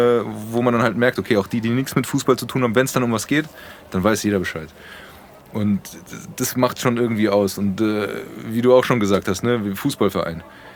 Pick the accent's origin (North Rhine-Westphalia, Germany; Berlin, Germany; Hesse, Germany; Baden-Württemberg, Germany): Hesse, Germany; Frankfurt; wir sind Frankfurter, das war so erstmal die Überschrift sowieso immer. Wenn es dann ins Kleine ging, dann war es halt, ja, wir sind Bockenheimer